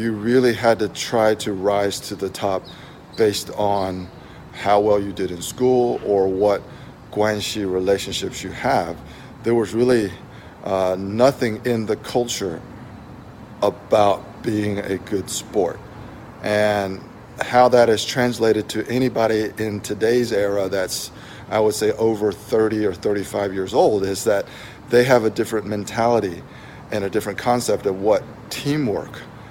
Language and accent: English; United States; because growing up in America, sports is a big part of our lives.